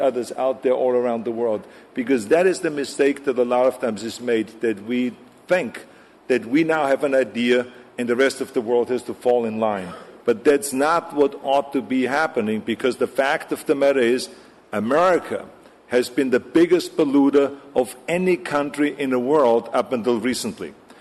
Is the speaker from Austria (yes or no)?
yes; Austria; English is a second language; I come from overseas, I come from Austria, and I'm an immigrant here.